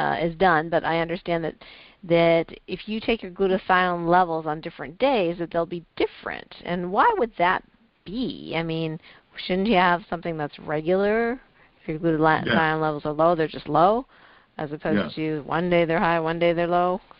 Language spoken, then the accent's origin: English; Hong Kong; I come from Hong Kong, so for us, lighter skin is supposedly more beautiful in our culture.